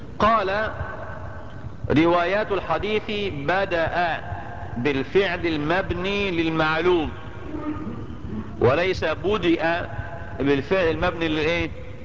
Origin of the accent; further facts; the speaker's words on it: Tanta, Gharbia, Egypt; من بلدتنا، أعني بلدتنا طنطا وليست الشين